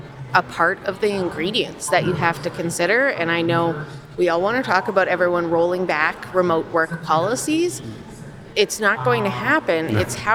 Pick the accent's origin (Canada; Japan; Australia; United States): Canada; The only reason I got to work directly with Ford World Headquarters as a Canadian was because we went remote.